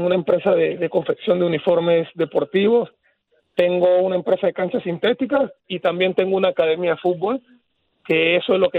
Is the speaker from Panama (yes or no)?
yes; Panama; nosotros como panameños tenemos que pensar